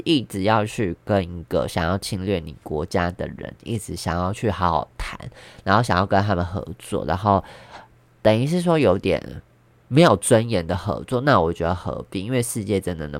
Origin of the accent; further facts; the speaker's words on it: Taiwan; 我觉得我对于身为台湾人是真的很骄傲的，